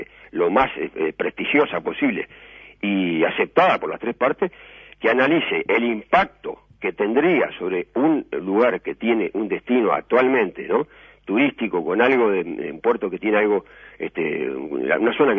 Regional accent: Uruguay; acá el tema es un problema nacional del cual yo como ciudadano uruguayo no puedo estar exento.

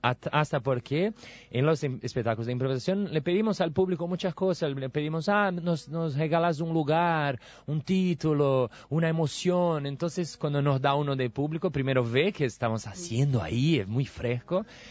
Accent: São Paulo, Brazil; Spanish is a second language; soy de São Paulo.

